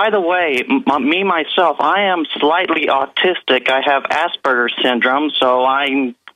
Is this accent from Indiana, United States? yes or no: no; St. Louis, Missouri, United States; I'm from St. Louis, Missouri